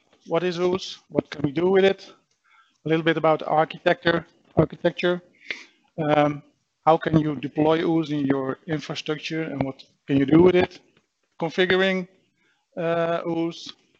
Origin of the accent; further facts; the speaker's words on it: Netherlands; I'm from the Netherlands.